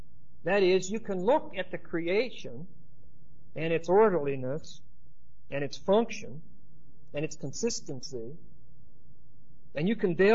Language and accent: English; Pennsylvania, United States; Okay, I'm from Pennsylvania. I'm your neighbor if you're from there. And I sympathize because we're all negative in Pennsylvania too.